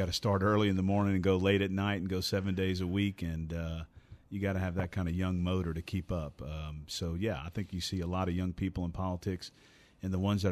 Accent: Crowley, Louisiana, United States; Growing up in Crowley, having spent most of my life south of I-10

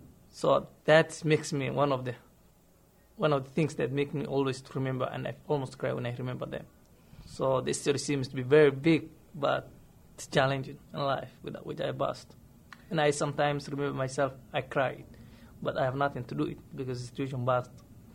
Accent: Somalia; I'm from Somali.

